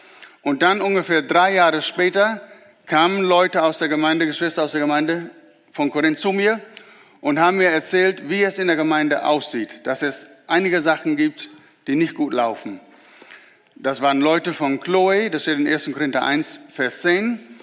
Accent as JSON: {"language": "German", "region": "Lower Saxony", "country": "Germany", "moved": "yes", "lives_now": "Argentina", "said": "Wahrscheinlich habt ihr es inzwischen erraten durch meinen Akzent. Ich komme aus Ostfriesland. Ich spreche normalerweise Plattdeutsch. Irgendwie hört man das immer wieder. Wir sind also seit 1999 in Argentinien"}